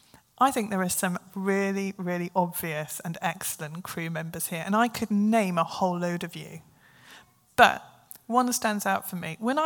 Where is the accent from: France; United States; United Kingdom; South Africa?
United Kingdom; Plymouth, South West England; I come from Plymouth